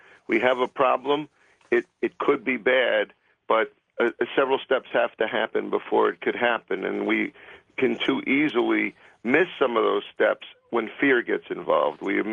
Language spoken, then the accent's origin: English; East Meadow, New York, United States; I spoke to my Taco Bell this morning in my hometown, East Meadow, where one of the cases was found, and it was an absolute ghost town there.